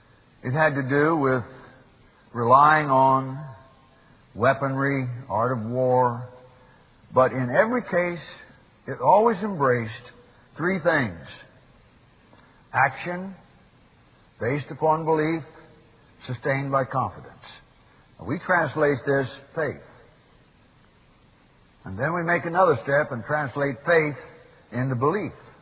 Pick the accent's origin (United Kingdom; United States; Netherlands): United States; Oroville, California; not far from where I grew up in Oroville.